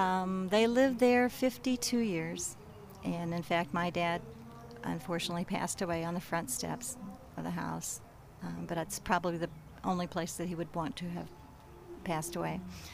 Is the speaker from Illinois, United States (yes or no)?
yes; Anna, Illinois, United States; I'm from Anna, Illinois.